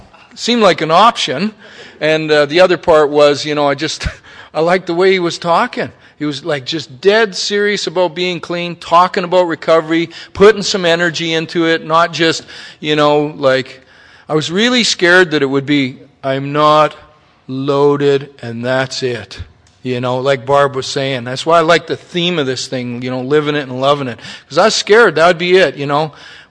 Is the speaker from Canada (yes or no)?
yes; Canada; We're from Canada. That's like being from fucking Mars